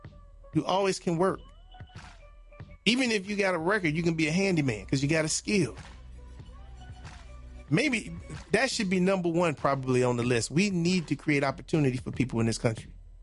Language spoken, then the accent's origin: English; Chicago, Illinois, United States; The block I grew up on in Chicago was like that.